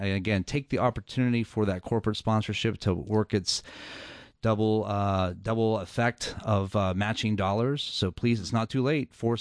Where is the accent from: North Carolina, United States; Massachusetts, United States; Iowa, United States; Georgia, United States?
Georgia, United States; Atlanta; So I'm also a Cradle Catholic, born and raised in Atlanta.